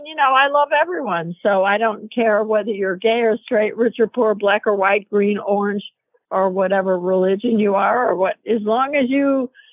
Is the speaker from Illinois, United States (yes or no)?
yes; Chicago, Illinois, United States; You know, I'm originally from Chicago. I know what blizzards